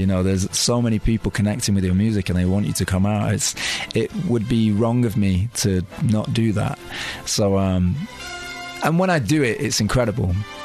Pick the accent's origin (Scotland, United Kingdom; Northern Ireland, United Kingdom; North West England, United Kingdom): North West England, United Kingdom; Manchester; I grew up in Manchester in the UK.